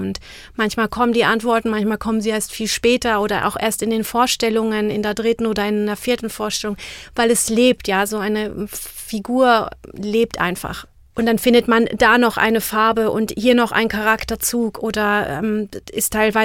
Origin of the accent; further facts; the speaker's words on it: Czechia; German is a second language; Also als Tschechin, unsere Sprache oder die Sprachmelodie liegt einfach ganz woanders, sie ist weiter hinten.